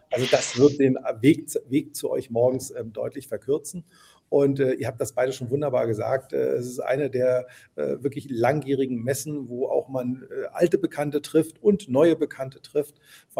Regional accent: Berlin, Germany; ich bin Berliner und ich kann zu Hause schlafen

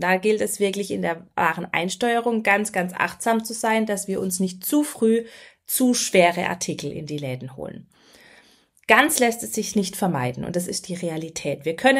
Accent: Baden-Württemberg, Germany; ich komme aus Baden-Württemberg, man hört es auch.

